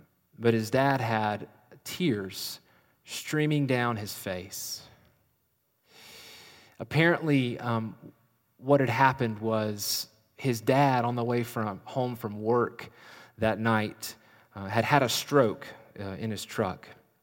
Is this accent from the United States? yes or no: yes; Appalachia, United States; accent: Appalachian; it's going to be difficult for me to not slide into my Appalachian accent talking about country music's bad boy